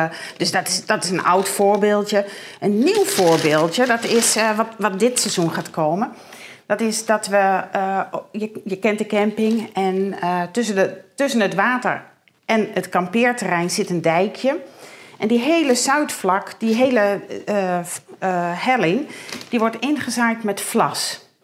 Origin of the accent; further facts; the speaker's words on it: Heeg, Friesland, Netherlands; Nee, Heeg.